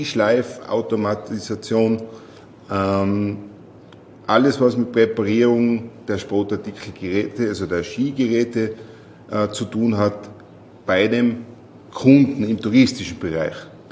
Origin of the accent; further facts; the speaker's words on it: Tyrol, Austria; Ich komme aus Tirol, bin ganz normal und unkompliziert